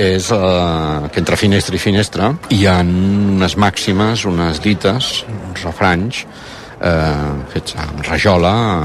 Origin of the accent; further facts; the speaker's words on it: Camprodon, Catalonia, Spain; Bé, recordo de petit, estava aquí a Camprodon, sortint de col·legi